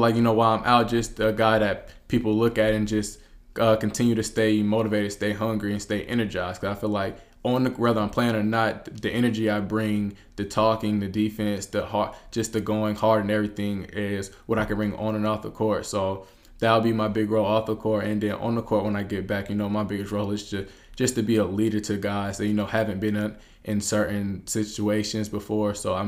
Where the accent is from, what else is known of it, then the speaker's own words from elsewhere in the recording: Columbia, South Carolina, United States; I'm from Columbia, South Carolina, and I'm transferred here from College of Charleston